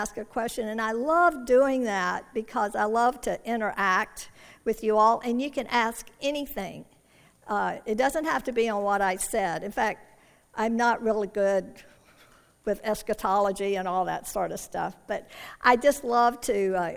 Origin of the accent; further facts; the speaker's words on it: Tucson, Arizona, United States; I'm from Tucson, Arizona, and we're 3 hours earlier than you all are.